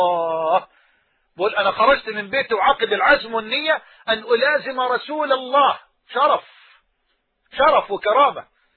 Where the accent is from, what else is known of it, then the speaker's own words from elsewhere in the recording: Egypt; accent: Egyptian; بلغتنا أو بلهجتنا في مصر جنينة